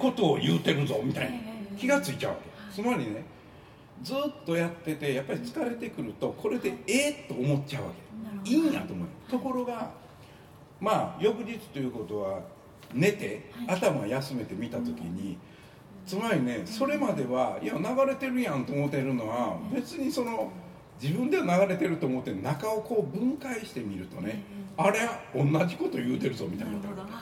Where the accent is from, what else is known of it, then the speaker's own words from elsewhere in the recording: Osaka, Japan; accent: Osaka dialect; 俺の場合は大阪弁のハンディキャップあるからさ、大阪弁が入ってまうからね